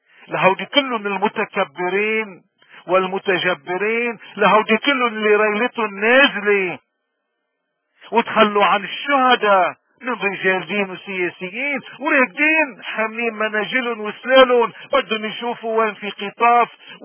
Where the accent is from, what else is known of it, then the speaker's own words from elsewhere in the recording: Lebanon; نحن أولاد لبنان